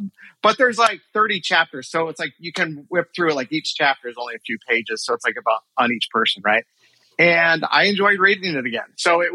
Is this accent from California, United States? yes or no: yes; California, United States; So, I mean, I grew up in the Bay Area.